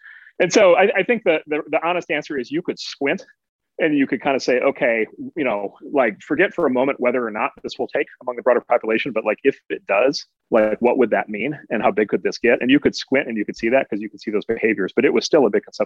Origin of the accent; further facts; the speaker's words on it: Midwest, United States; Well, so first of all, I'm from the Midwest, and so even if I thought that, I could never admit that I thought that.